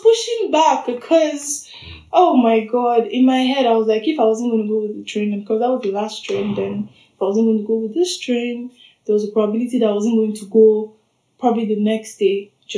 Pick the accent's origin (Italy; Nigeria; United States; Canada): Nigeria; I'm a Nigerian, proud Nigerian woman, black woman from the south, southern part of Nigeria.